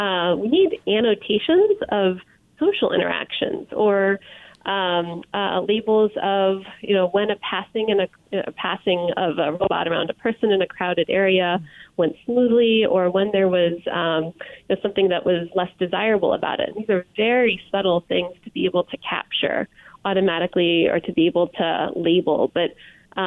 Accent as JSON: {"language": "English", "region": "New Jersey", "country": "United States", "lives_now": "Boston, United States", "said": "I am from New Jersey originally"}